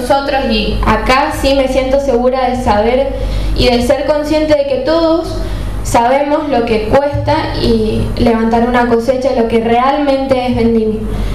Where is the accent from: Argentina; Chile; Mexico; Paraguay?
Argentina; Lavalle, Mendoza; nos representa como lavallinos, como mendocinos